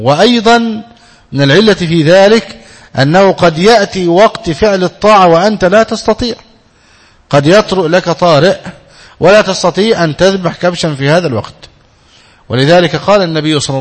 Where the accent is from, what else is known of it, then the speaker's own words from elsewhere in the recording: Egypt; وله قبر عندنا في مصر في القاهرة